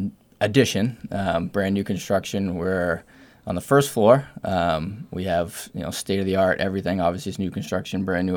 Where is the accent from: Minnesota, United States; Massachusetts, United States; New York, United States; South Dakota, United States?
Massachusetts, United States; I am from Massachusetts, originally born and raised, but I have migrated south of the border to Rhode Island.